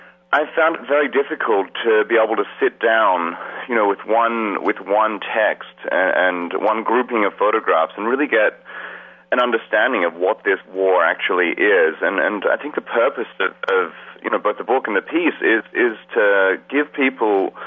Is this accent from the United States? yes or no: no; Australia; As a photographer growing up in Australia